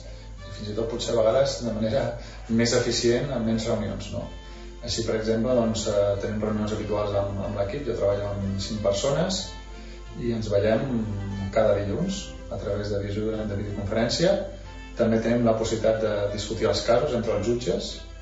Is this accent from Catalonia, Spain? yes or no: yes; L'Escala, Catalonia, Spain; moved away as an adult; now in Luxembourg; soc de l'Escala i des de setembre de 2019 visc a Luxemburg